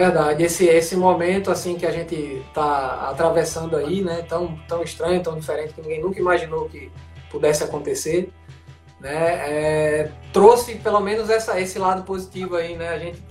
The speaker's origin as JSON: {"language": "Portuguese", "town": "Maceió", "region": "Alagoas", "country": "Brazil", "tie": "born or raised there", "also_born_or_lived": "Arapiraca", "said": "Nasci em Arapiraca, que é um interior próximo aqui de Maceió, próximo da capital. É a segunda cidade, assim, do estado. Mas vivi aqui"}